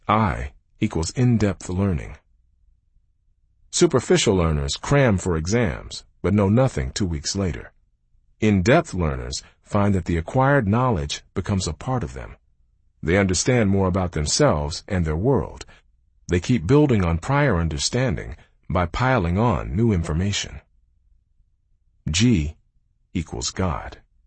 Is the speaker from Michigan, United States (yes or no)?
yes; Detroit, Michigan, United States; I knew from my own experiences growing up in Detroit that scores didn't always reflect how smart people are.